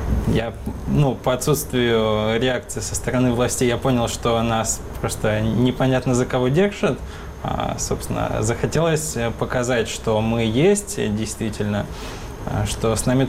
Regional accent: Omsk, Omsk Oblast, Russia; now in Moscow, Russia; Я не москвич, я приезжий из Омска, но несколько лет живу в Москве.

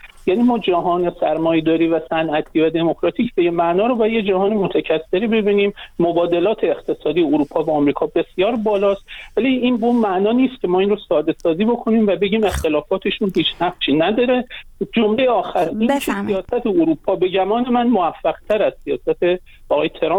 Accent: Iran; من بنده به عنوان یک ایرانی

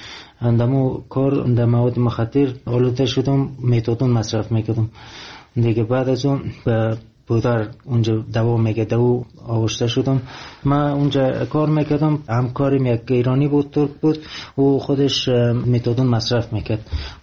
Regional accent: Afghanistan; also born or lived in Iran; همون معتادای خود ایرانی میدید که من افغانی هستم،

